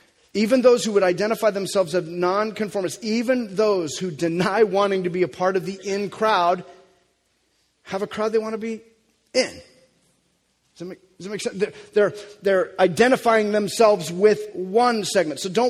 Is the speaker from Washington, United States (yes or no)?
no; Sweet Home, Oregon, United States; I grew up, for the most part, we grew up around here. We grew up in Sweet Home.